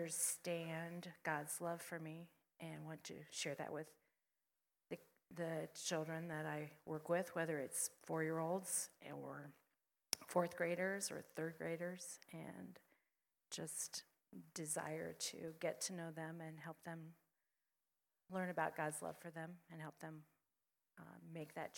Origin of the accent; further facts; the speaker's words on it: Ohio, United States; the home and the church body that I grew up in Eastern Ohio